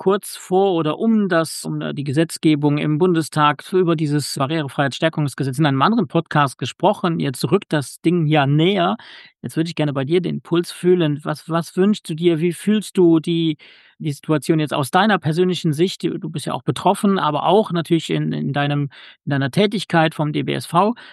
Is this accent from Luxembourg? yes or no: yes; Luxembourg; Also in meinem Nachbarland Luxemburg, wo ich herkomme